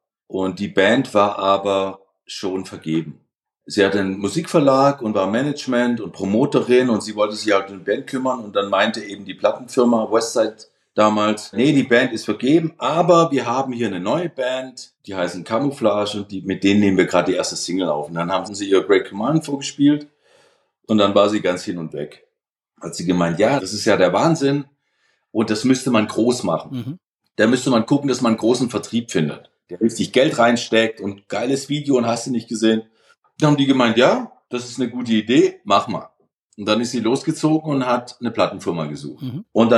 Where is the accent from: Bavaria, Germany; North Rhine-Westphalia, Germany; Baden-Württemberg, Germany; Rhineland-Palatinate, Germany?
Baden-Württemberg, Germany; Bietigheim-Bissingen; also born or lived in Pforzheim; Ich bin 56 Jahre alt, geboren in Pforzheim, aufgewachsen in Bietigheim-Bissingen. Ich habe früher in einem 18-stöckigen Hochhaus gewohnt